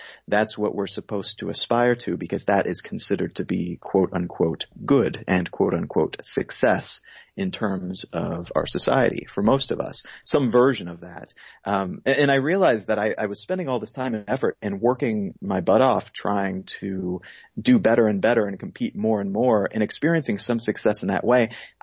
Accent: California, United States; also born or lived in Missouri; And part of that was growing up in the Bay Area. We went to a private Catholic school.

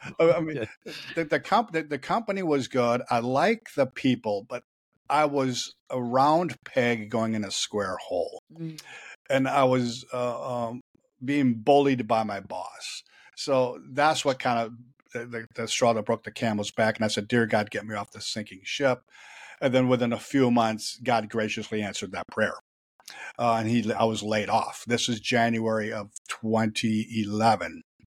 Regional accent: Janesville, Wisconsin, United States; I was riding my bicycle down a hill in my hometown of small town of Janesville, Wisconsin

